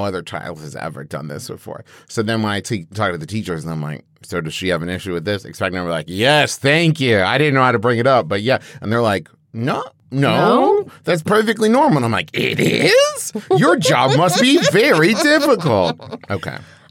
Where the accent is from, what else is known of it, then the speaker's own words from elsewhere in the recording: West Virginia, United States; Especially, growing up in West Virginia.